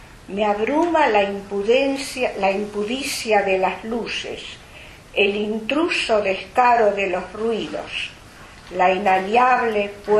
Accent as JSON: {"language": "Spanish", "region": "Buenos Aires", "country": "Argentina", "tie": "born or raised there", "said": "Este es un poema de mi ciudad natal, Buenos Aires, que con los años no añoro"}